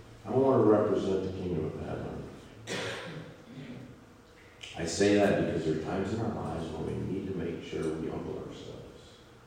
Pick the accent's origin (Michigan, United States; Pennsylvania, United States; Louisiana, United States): Michigan, United States; I'm from Michigan, and I tried to turn the color up.